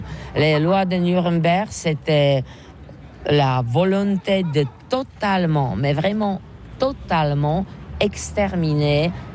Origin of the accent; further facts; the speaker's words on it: Czechia; nous avons eu chez nous, en Tchéquie, aussi un camp qui est connu, le camp Terezin.